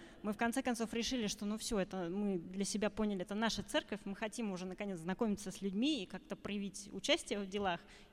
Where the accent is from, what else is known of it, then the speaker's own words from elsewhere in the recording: Saint Petersburg, Russia; born there; now in Moscow, Russia; я в Москву приехала 14 лет назад, я родилась в Санкт-Петербурге, и так получилось, что жизнь меня по работе привела сюда.